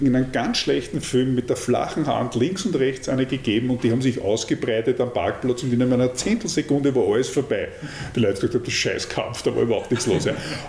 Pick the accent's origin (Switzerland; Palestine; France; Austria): Austria; weil das natürlich als Österreicher das Vorbild war